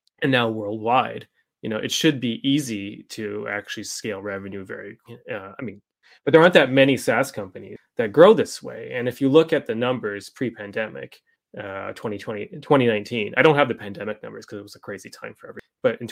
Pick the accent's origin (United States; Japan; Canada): Canada; It's not that different because we're Canadian.